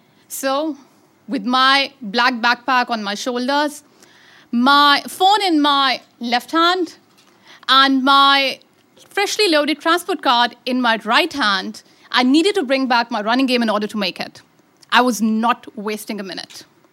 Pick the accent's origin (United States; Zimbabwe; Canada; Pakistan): Pakistan; I am from Pakistan, as you've already unkindly mentioned.